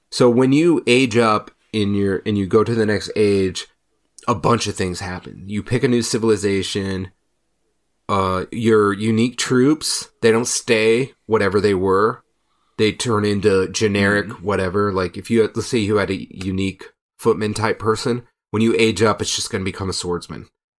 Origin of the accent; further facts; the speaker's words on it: United States; And I'm an American. I like things spread out.